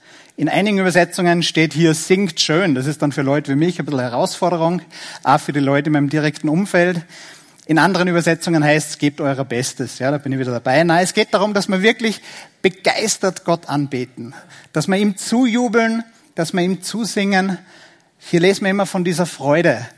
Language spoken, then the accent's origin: German; Austria; Da sind wir gerade als Österreicher oft ein bisschen herausgefordert